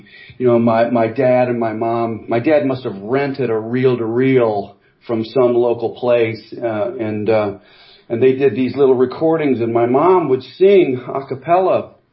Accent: Morton, Illinois, United States; I grew up in Morton, Illinois.

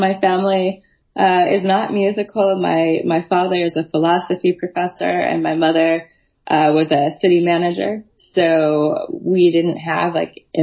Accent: Colorado, United States; I grew up outside of Boulder, Colorado. My parents used to buy tickets to the Longmont Symphony.

